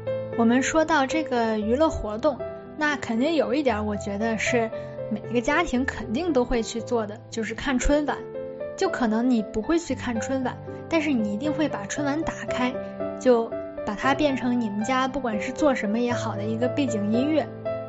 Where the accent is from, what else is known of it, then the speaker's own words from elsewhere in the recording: Yunnan-Guizhou Plateau, China; 但是在我们老家那个地方呢，因为我们老家它的这个空气质量呢还算是比较好，在这个云贵高原这一块嘛